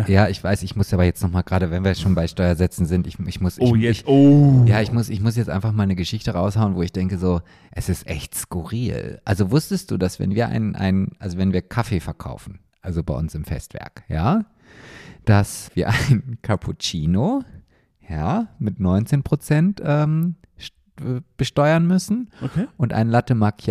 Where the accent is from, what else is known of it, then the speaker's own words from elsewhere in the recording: Oldenburg, Lower Saxony, Germany; ich erzähle dir mal ein Beispiel aus meiner Heimat, aus meinem wunderschönen Oldenburg, ja.